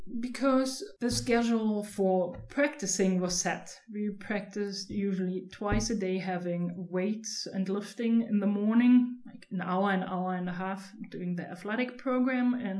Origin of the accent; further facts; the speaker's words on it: Lauchhammer, Brandenburg, Germany; I was born in Lauchhammer, a little small town in the south of Brandenburg, and I grew up there with my family and my brother.